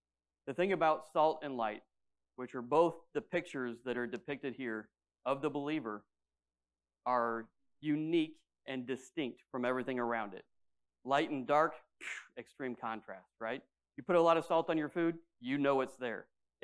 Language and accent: English; Midwest, United States; I'm from the Midwest. When I was driving out to my dad's house, who's in the middle of the cornfields, honestly, I mean, it's 200 people and a bunch of cornfields and soybeans.